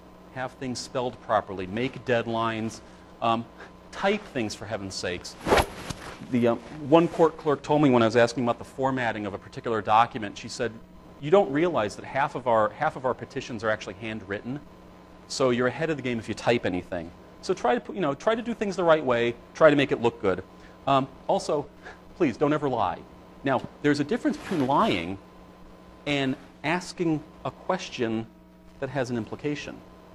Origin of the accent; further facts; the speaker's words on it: Connecticut, United States; I grew up in Connecticut